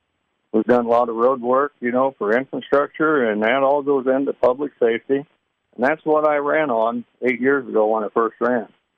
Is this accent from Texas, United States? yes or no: no; Iowa, United States; I'm born and raised in Des Moines County, and I've got a lot of history here in Des Moines County.